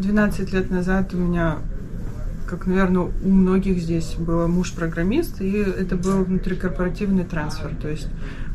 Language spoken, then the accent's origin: Russian; Perm, Perm Krai, Russia; moved away as an adult; now in Saint Petersburg, Russia; Родом я из Перми, то есть я родилась и выросла в Перми